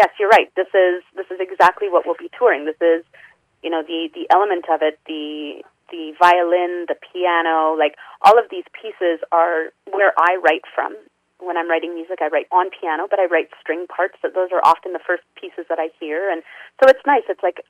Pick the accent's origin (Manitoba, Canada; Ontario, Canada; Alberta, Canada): Manitoba, Canada; Winnipeg; I am also from Winnipeg